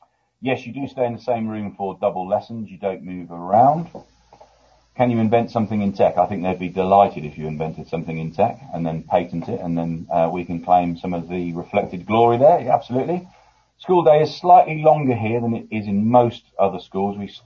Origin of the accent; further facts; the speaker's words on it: Lincoln, East Midlands, United Kingdom; born there; I support Lincoln City, because I was born in Lincoln, the mighty Imps.